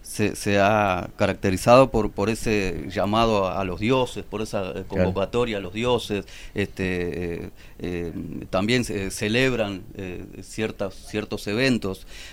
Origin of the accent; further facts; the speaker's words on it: Uruguay; porque a mí me provoca orgullo como uruguayo